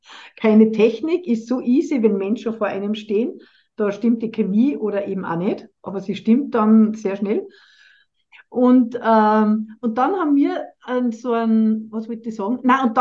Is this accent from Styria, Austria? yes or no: no; Salzburg, Austria; Und ich komme ja aus der Stadt Salzburg